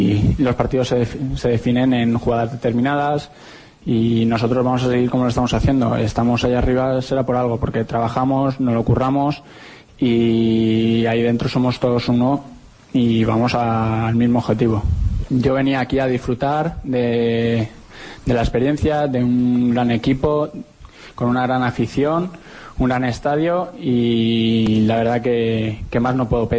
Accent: Balearic Islands, Spain; yo soy mallorquín y de pequeño cuando iba al estadio, a Mallorca, no se llenaba.

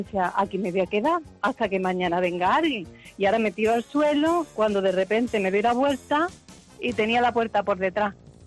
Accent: Málaga, Andalusia, Spain; yo soy de Málaga.

